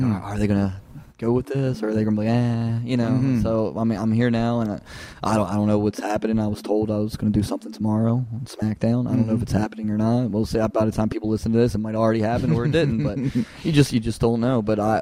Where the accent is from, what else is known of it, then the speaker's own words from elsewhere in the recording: Baltimore, Maryland, United States; Here in Baltimore.